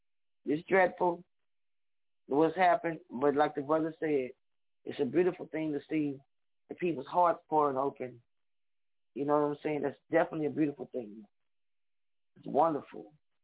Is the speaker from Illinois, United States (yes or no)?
no; New Orleans, Louisiana, United States; now in Houston, United States; I'm from New Orleans. I live in Houston.